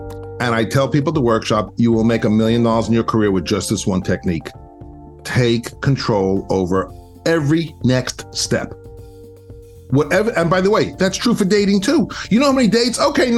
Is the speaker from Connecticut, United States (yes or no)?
no; Brooklyn, New York, United States; accent: Brooklyn; now in Bel Air, United States; Brooklyn to Bel Air is also, though, my journey from blue collar to white collar. So I grew up in a family-owned business called Atlas Floral Decorators.